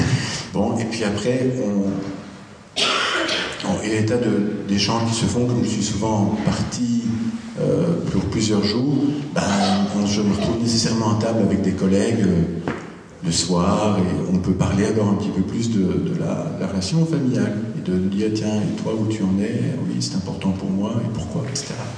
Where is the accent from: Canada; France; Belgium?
Belgium; Donc on est issu de Belgique.